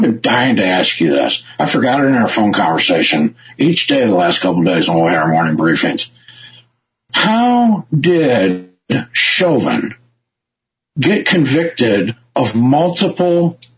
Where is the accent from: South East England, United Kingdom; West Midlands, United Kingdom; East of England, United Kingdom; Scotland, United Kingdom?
Scotland, United Kingdom; I don't care if it was Scottish people. I'm Scottish, I can say that.